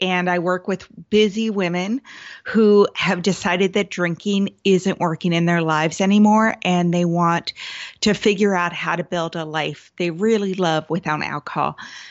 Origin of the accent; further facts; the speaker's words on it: Seattle, Washington, United States; And I'm from the Seattle area as well.